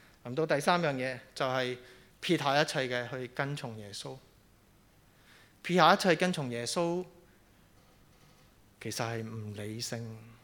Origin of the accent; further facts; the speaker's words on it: Hong Kong; 我们香港人，我们自小到大讲广东话，识中文，这些不是英文，也不是那些原文，希伯来文、希列文，那些我全部都不识，我只是识中文